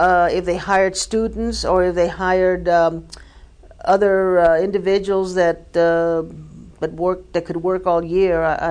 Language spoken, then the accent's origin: English; El Paso, Texas, United States; I grew up in central El Paso, here in El Paso.